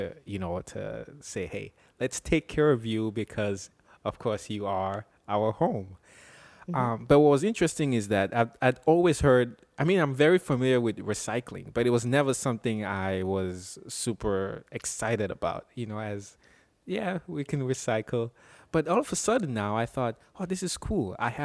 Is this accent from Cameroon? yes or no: yes; Cameroon; I came across a friend of mine who I grew up in back in Cameroon